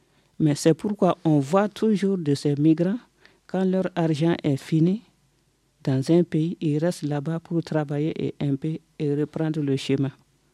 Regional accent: Mali; Je suis malienne.

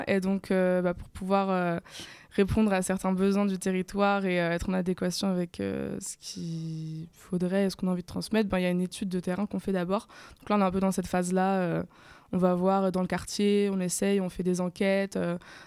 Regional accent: Angoulême, Nouvelle-Aquitaine, France; moved away as an adult; now in Marseille, France; j'ai 20 ans. Moi, j'ai grandi à Angoulême, donc c'est pas très loin de Bordeaux. Et je suis à Marseille depuis quelques semaines seulement pour mes études.

